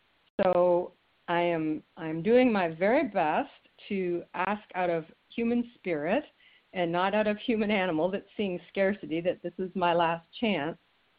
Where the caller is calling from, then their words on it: Franklin, Tennessee, United States; I am calling from Franklin, Tennessee.